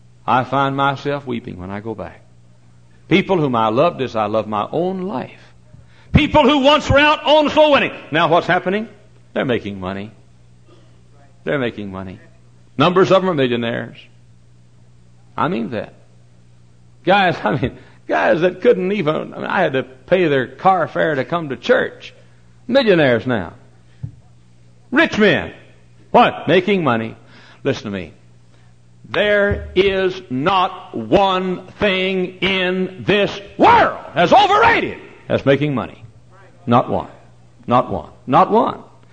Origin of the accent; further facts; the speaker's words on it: Dallas, Texas, United States; I was preaching in my hometown area. I grew up in Dallas, and Garland, Texas is nearer to Dallas than Hammond is to Chicago.